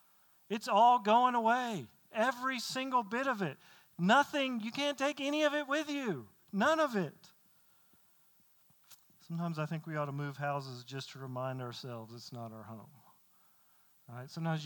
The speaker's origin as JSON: {"language": "English", "region": "the South", "country": "United States", "said": "I can't say that because I'm from the South."}